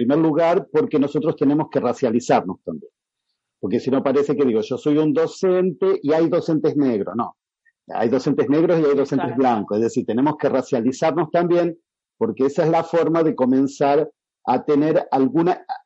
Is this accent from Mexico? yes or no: no; Argentina; para analizar nuestro propio racismo como argentino.